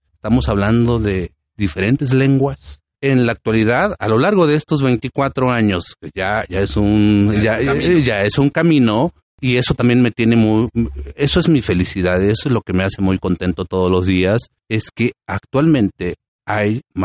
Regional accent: San Andrés Larráinzar, Chiapas, Mexico; yo soy de San Andrés Larraínzar, un maravilloso pueblo aquí de los Altos de Chiapas, pueblo Tzotzil. San Andrés Larraínzar está en la zona norte del estado de Chiapas, entre Simojobelis y San Cristóbal de las Casas

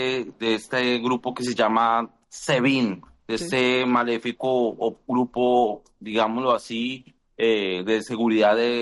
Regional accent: Colombia; lo que sucedió es que a mí, como soy colombiano, me iban a dejar pasar.

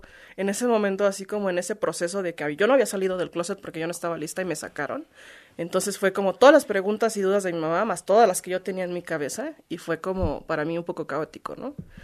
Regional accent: Mexico; also born or lived in Turkey; soy mexicana.

